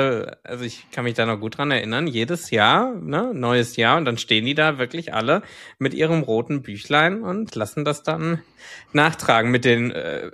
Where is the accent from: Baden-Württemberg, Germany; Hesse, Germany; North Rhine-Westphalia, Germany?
North Rhine-Westphalia, Germany; Ich komme ja aus dem Ruhrgebiet